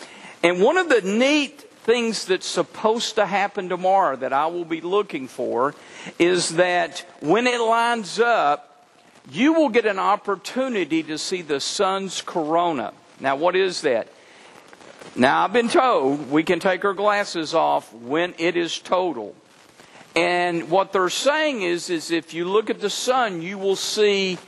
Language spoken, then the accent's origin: English; Texas, United States; I'm a Texan.